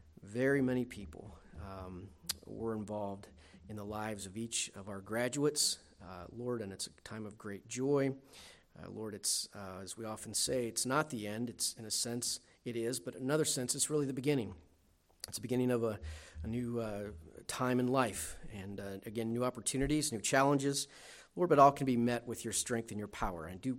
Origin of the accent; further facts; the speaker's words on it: West Virginia, United States; Man, I grew up in West Virginia.